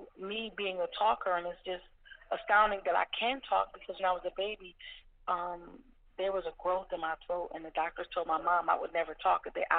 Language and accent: English; Buffalo, New York, United States; So, I mean, so I don't take for granted that I grew up in Buffalo, New York. It's in my heart and it's with me everywhere that I go.